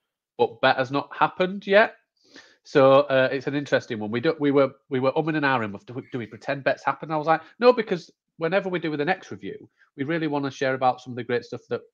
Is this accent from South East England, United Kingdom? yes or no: no; Yorkshire and the Humber, United Kingdom; I'm a Yorkshireman and I'm tight and I'm not paying for it.